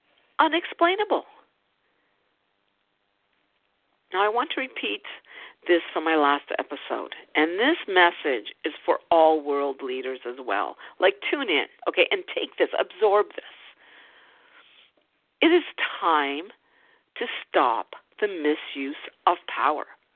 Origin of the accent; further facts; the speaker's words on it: Ottawa, Ontario, Canada; my hometown in Ottawa, Ontario, Canada.